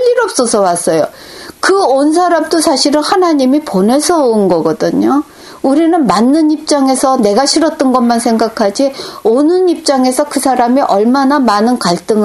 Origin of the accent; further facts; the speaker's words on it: South Korea; 내가 한국 사람이니까